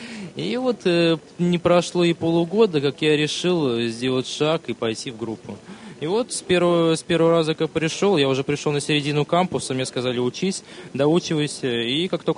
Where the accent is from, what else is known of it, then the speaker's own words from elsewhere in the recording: Saint Petersburg, Russia; я из Санкт-Петербурга.